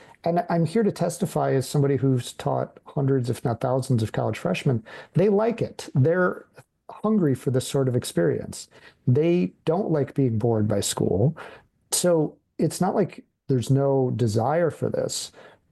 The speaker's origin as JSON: {"language": "English", "region": "Midwest", "country": "United States", "said": "I'm from the Midwest and fairly low key."}